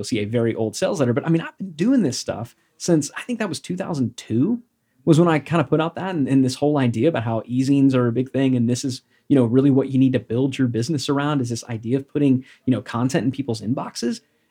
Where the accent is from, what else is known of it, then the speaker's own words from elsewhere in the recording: Texas, United States; I'm going to put on my redneck hat, right? Growing up in Texas, like I'm allowed to say that.